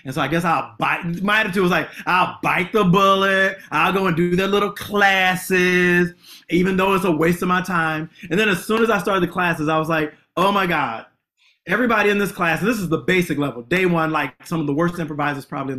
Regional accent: Kankakee, Illinois, United States; Small town called Kankakee, Illinois.

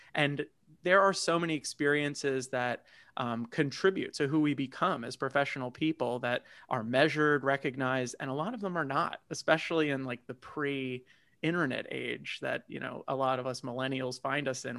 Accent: United States; born there; I was born right outside of New York City. So I got to go into lower Manhattan and parts of Jersey, Philadelphia.

